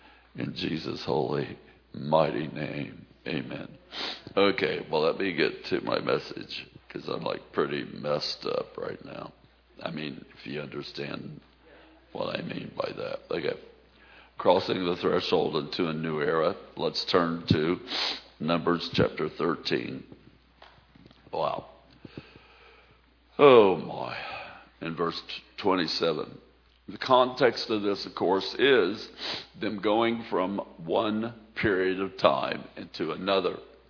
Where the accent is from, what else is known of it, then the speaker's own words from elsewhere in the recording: Missouri, United States; I mean, I'm from Missouri.